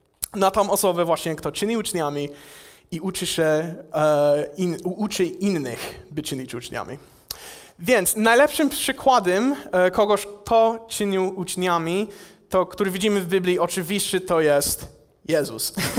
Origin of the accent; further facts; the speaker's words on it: United States; Polish is a second language; now in Poland; ja pochodzę ze Stanów Zjednoczonych, ja tutaj służę w Polsce jako misjonarz, służę właśnie w stowarzyszeniu Fala, w projekcie Exit Tour. Ja mieszkam i służę w Polsce już prawie 2 lata.